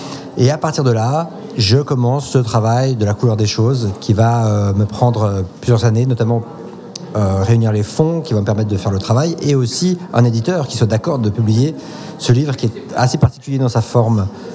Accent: Geneva, Switzerland; born there; moved away as an adult; now in Zurich, Switzerland; je suis un auteur de bande dessinée, entre autres, et je suis né à Genève, mais je vis maintenant à Zurich, depuis bientôt 10 ans, en Suisse.

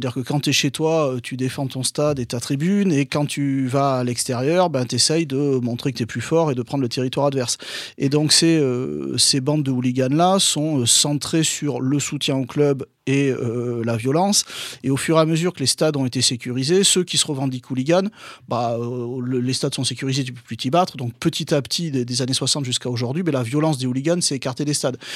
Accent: Bordeaux, Nouvelle-Aquitaine, France; Bon, moi, donc, je suis de Bordeaux, j'allais au stade à Bordeaux.

